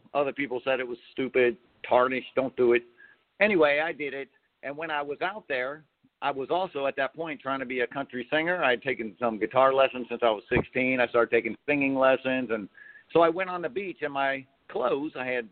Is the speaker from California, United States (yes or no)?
no; Cincinnati, Ohio, United States; I went home to my hometown, did it there in Cincinnati, got arrested, made the news.